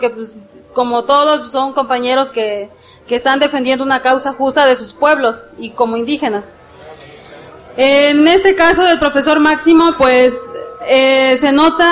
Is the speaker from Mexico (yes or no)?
yes; Guerrero, Mexico; Pues nosotros venimos del estado de Guerrero.